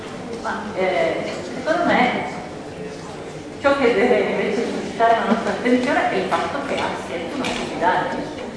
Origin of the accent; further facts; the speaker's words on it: Turin, Piedmont, Italy; vengo da Torino